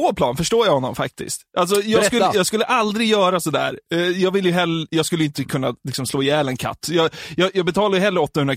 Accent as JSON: {"language": "Swedish", "town": "Norrtälje", "region": "Stockholm County", "country": "Sweden", "tie": "born or raised there", "said": "jag är uppväxt i Norrtälje, där finns det elsparkcyklar nu."}